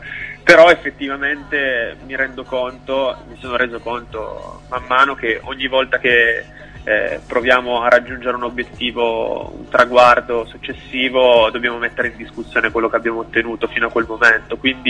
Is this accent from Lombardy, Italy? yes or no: no; Mondovì, Piedmont, Italy; vengo da Mondovì, provincia di Cuneo